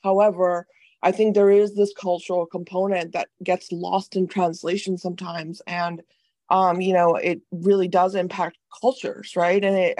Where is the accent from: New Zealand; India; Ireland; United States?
India; born there; I was born in India, I was, you know, educated internationally. I've never ever been just in America, right?